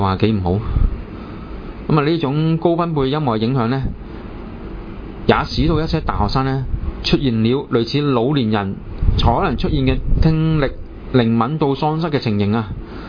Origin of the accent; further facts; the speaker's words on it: China; 咁啊，即系我国咁啊，我哋中国人嘅中乐。